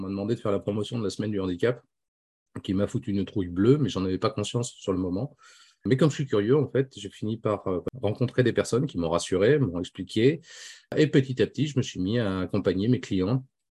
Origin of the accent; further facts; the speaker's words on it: Lille, Hauts-de-France, France; now in Bordeaux, France; je suis originaire de Lille, même si aujourd'hui j'habite Bordeaux. Et entre-temps, j'ai été muté sur Toulouse.